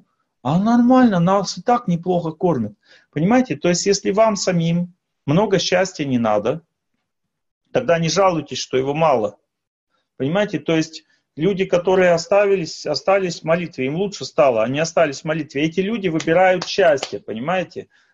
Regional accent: Russia; я из России

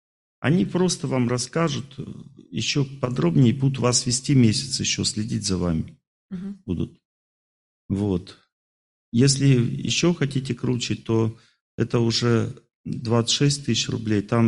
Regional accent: Urals, Russia; я с Урала, я с Урала, вот.

